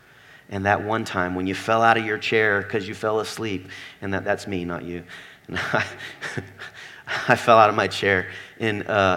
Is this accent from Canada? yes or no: no; the South, United States; I'm from the South. Big brother is Bubba.